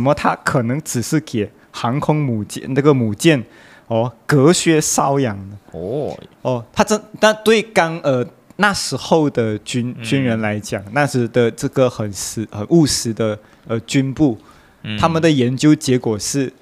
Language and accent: Chinese; Malaysia; 我们可能华人，又或者是我们是马来西亚人